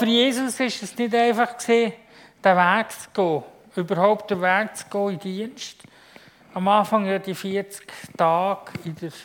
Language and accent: German; Switzerland; als Schweizer sind wir vor allem versucht zu jämmern.